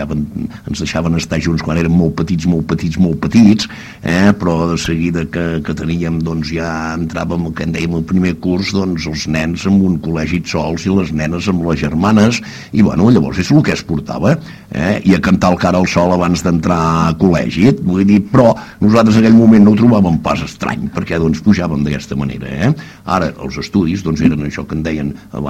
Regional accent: L'Ametlla, Catalonia, Spain; born there; vaig néixer a l'Ametlla, aquell any va ser un any en què vam néixer forces nens

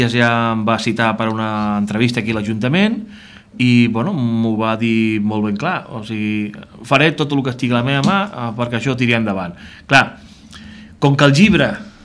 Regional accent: Sabadell, Catalonia, Spain; born there; now in Navàs, Spain; jo sóc nascut a Sabadell, en tinc 42 anys, faré 43 ara, el 2 de juliol. Fa prop de 8 anys que vivim a Navàs.

